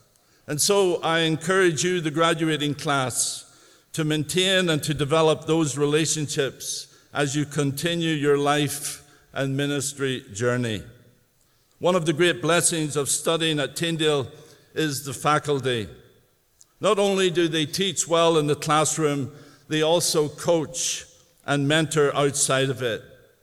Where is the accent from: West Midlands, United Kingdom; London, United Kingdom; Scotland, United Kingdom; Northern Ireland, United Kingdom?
Northern Ireland, United Kingdom; moved away as an adult; now in Canada; I was born in Northern Ireland. Growing up, I experienced the hatred that existed between Catholics and Protestants. And as a disillusioned young man of 24, I left Ireland